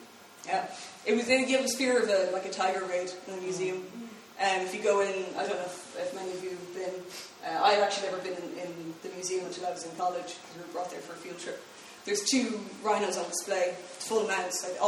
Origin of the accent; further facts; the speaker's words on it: Carlow, Leinster, Ireland; I mean, I'm from Carlow